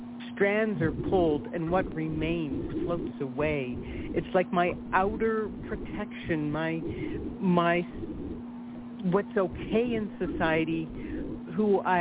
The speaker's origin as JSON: {"language": "English", "country": "Canada", "tie": "born or raised there", "moved": "as an adult", "lives_now": "United States", "said": "I was born and raised in Canada, didn't come to the States till I was in my late 30s to get married to my man."}